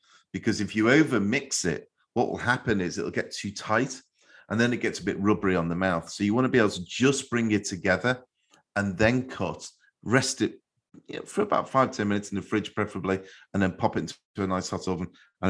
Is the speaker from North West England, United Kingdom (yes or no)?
yes; Liverpool, North West England, United Kingdom; where I grew up in Liverpool